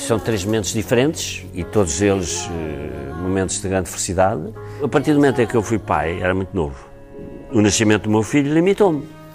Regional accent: Coimbra, Portugal; moved away as an adult; also born or lived in Leiria / Lisbon / Paris; eu nasci em Leiria. Ao fim de 7 anos fui para Coimbra. O meu pai foi destacado para Coimbra. E ao fim de 7 anos vim para Lisboa. E ao fim de 7 anos fui para Paris. Portanto, não tenho raízes.

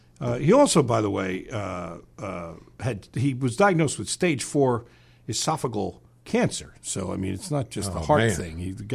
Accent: New York, United States; But I grew up in New York, and he's dedicated and devoted to New York radio more than I am.

